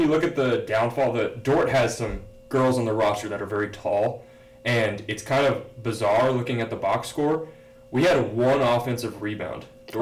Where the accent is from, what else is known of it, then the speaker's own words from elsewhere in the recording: Houston, Texas, United States; I'm from Houston